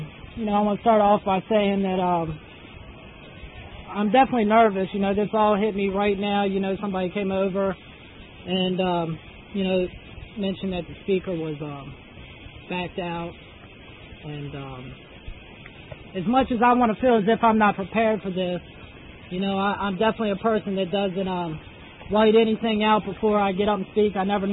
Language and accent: English; Frederick, Maryland, United States; I'm originally from Frederick, Maryland.